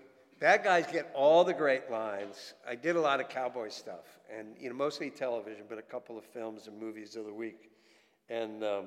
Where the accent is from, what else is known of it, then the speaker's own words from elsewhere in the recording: New York City, New York, United States; The horses knew that I was from New York City and I didn't know anything about horses